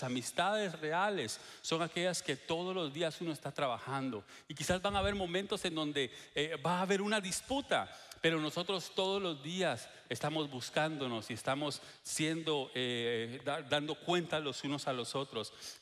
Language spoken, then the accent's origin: Spanish; Guatemala; now in Texas, United States; cuando nosotros venimos de Guatemala, por cierto, ayer, hace 4 años, así que ayer fue nuestro aniversario en Texas